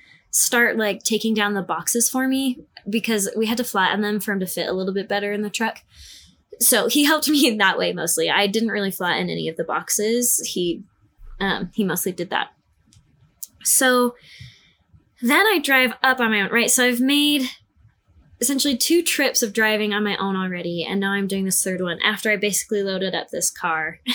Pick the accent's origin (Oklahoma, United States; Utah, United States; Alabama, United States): Utah, United States; Orem; So, you know, I was like, oh yeah, I'm from Orem, whatever.